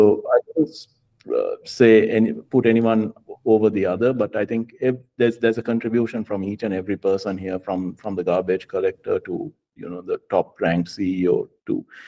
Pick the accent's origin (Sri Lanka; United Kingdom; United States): Sri Lanka; Colombo, Western Province; moved away as an adult; I was born and brought up in Colombo in Sri Lanka, until I was about 23, 24 years, I did all my studies there. I started my first job there.